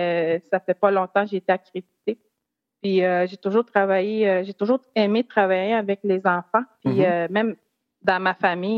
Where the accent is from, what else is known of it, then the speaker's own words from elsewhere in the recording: Obedjiwan, Quebec, Canada; Oui, je viens d'Obidjouane.